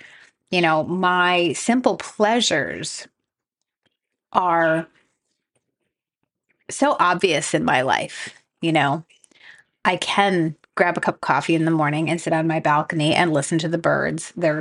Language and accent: English; New England, United States; I grew up in New England. I think the energy of New England is just like work hard, get stuff done, hustle.